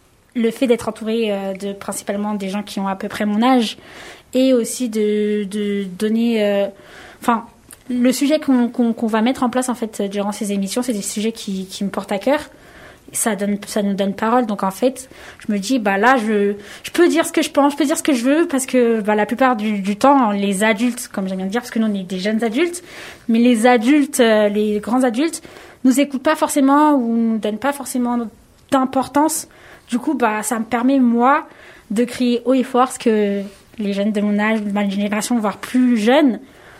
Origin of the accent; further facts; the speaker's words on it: Le Plessis-Bouchard, Île-de-France, France; je viens de Plessis-Bouchard, une petite commune, comme j'aime bien le dire, la crotte de Franconville.